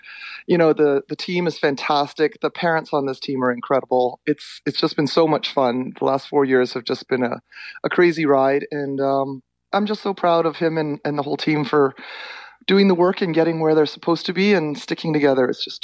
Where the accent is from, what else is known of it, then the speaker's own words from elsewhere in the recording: Toronto, Ontario, Canada; born there; I was born in Toronto. That's right. My whole family's in Toronto. And we lived in Leaside. And Leaside's a complete hockey community.